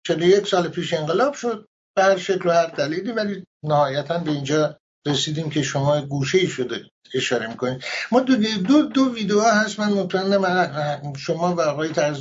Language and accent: Persian; Iran; ما به عنوان یک ایرانی